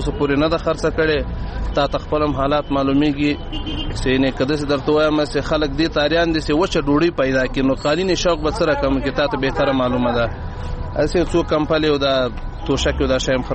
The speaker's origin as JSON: {"language": "Pashto", "region": "Logar", "country": "Afghanistan", "said": "زه د لوګر ولایت اوسیدونکی یم"}